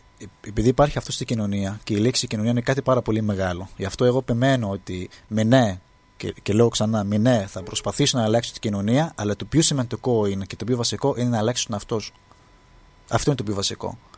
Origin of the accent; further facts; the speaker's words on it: Egypt; μου λέει εντάξει καλά από πού είσαι, λέω από την Αίγυπτο